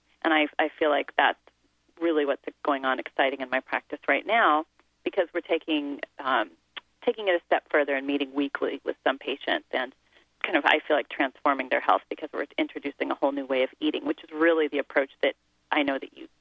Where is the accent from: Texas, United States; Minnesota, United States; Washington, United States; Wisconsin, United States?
Washington, United States; Gig Harbor; it's the same view I had as I grew up, growing up in Gig Harbor, where we always had a garden, and we grew up, you know, kind of the country back then